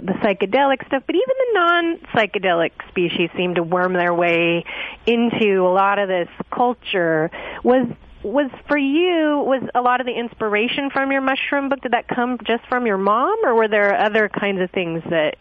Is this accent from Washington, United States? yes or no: yes; Washington, United States; since I grew up in the Pacific Northwest up by, you know, Seattle on this little island, there was just mushrooms all over the place.